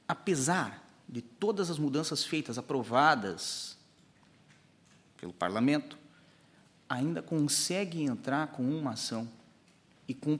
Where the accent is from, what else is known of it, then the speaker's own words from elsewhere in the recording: Portugal; eu também sou português.